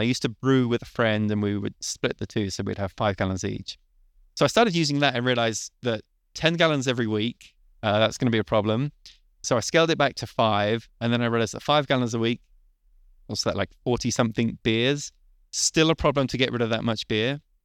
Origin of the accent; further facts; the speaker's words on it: United Kingdom; moved away; I'm originally from Britain, and there's a lot of British beers that I'm not able to get over here.